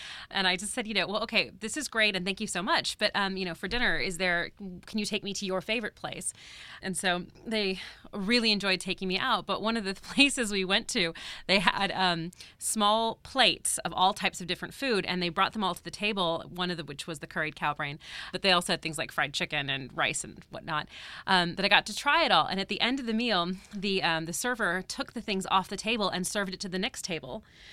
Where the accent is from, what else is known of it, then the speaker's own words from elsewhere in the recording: United States; now in United Kingdom; So I am American. You could probably guess by my accent. But I live in England. I've been there for 5 years.